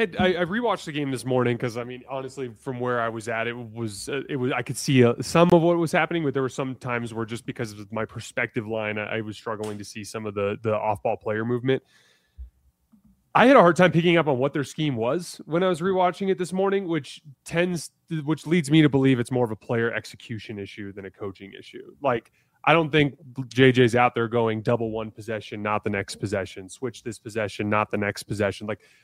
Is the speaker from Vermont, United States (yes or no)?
no; Tucson, Arizona, United States; went to the same college in my hometown. He went to the University of Arizona for a little bit.